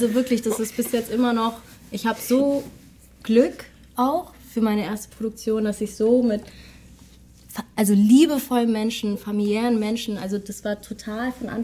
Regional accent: Hamburg, Germany; ich komme aus Hamburg

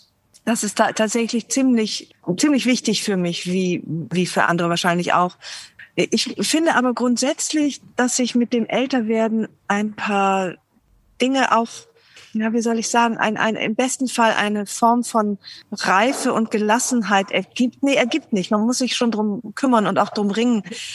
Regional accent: Rhineland, Germany; schön gewesen, wenn meine Kinder vielleicht auch im Rheinland aufgewachsen wären, womöglich sogar da, wo ich aufgewachsen bin.

